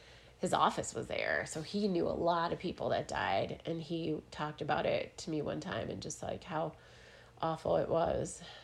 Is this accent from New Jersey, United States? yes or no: yes; New Jersey, United States; also born or lived in Boston, United States; I grew up in New Jersey and Boston.